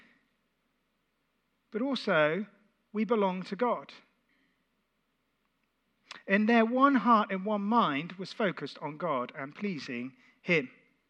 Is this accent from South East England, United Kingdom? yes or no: yes; South East England, United Kingdom; There's a big one near where I was brought up in the New Forest.